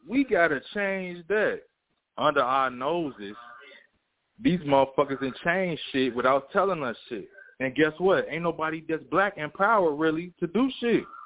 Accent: Chicago, Illinois, United States; now in California, United States; I'm from Chicago, a.k.a. Chirac. You know what I'm saying? Okay. But I'm in Cali right now.

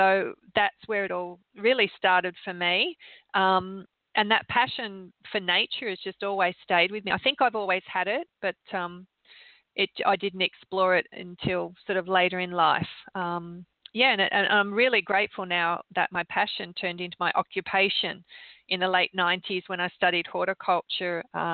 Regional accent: Sydney, New South Wales, Australia; Well, I grew up in Sydney, in suburban Sydney. We live near the beach, so I spend a lot of time at the beach.

